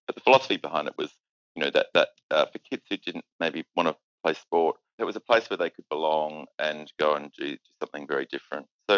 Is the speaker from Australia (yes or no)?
yes; Narromine, New South Wales, Australia; also born or lived in Sydney; I lived the first 5 or 6 years of my life out in Western New South Wales. So I was born in Sydney and then we went straight out there.